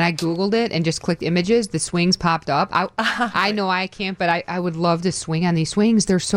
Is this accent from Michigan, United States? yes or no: no; Oak Lawn, Illinois, United States; born there; I was born at Christ and Oaklawn, yeah. Orland Park area.